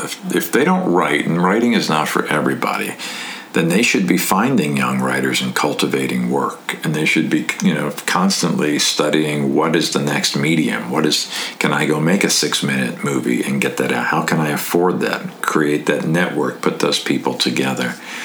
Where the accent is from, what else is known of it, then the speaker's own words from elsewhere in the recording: Florida, United States; Plus, I was growing up in Florida. I had an Italian immigrant father.